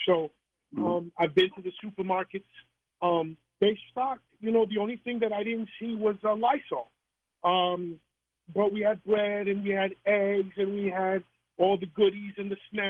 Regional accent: New York City, New York, United States; I've been shot at. I'm from New York City.

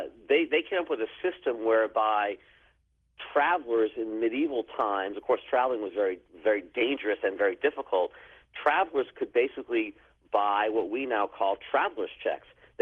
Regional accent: Massachusetts, United States; And so that's the legend we have in my hometown, Western Massachusetts.

